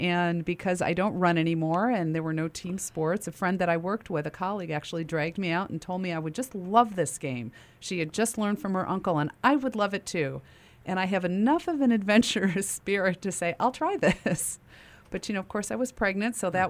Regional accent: Buffalo, New York, United States; born there; I was born in Buffalo, New York.

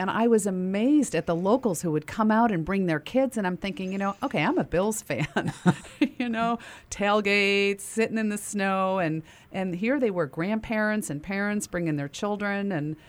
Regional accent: Buffalo, New York, United States; born there; I was born in Buffalo, New York.

